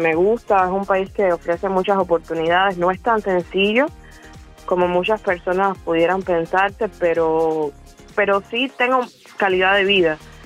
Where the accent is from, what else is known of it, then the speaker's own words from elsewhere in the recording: Cuba; Soy cubana.